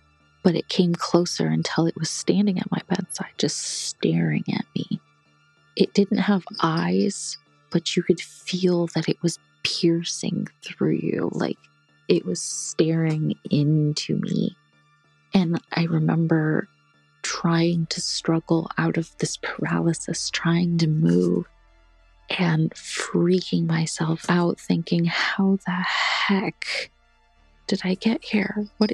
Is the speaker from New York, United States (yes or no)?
no; San Diego, California, United States; I am from San Diego, California.